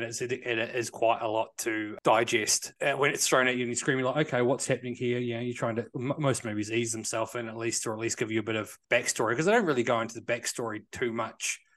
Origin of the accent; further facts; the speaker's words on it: Wellington, New Zealand; Whereas in some parts of New Zealand, it gets very cold. I was from Wellington, so wasn't that cold.